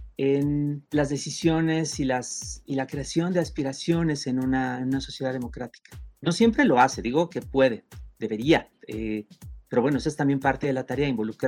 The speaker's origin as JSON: {"language": "Spanish", "town": "Toluca", "region": "State of Mexico", "country": "Mexico", "tie": "born or raised there", "said": "La saqué en mi tierra natal, en Toluca, tenía el código postal 50120, que era el de la casa de mi mamá"}